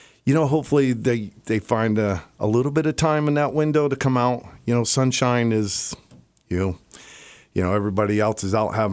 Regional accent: Florida, United States; moved away as an adult; now in Kodiak, United States; I'm a transplant from Florida back in 95.

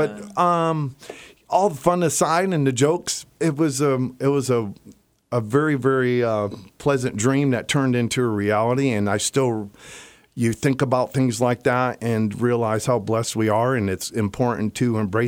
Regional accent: Florida, United States; moved away as an adult; now in Kodiak, United States; I'm a transplant from Florida back in 95.

